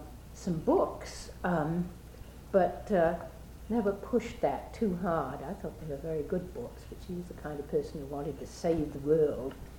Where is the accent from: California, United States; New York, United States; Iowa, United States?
New York, United States; also born or lived in Boston; Well, my father was a New Yorker, my mother a Bostonian, so I was brought up in New York and on Long Island. I was born in 1920, in Boston.